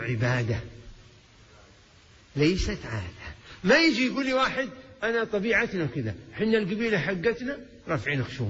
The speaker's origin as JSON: {"language": "Arabic", "country": "Kuwait", "said": "لا من الموجودين عندنا في الكويت"}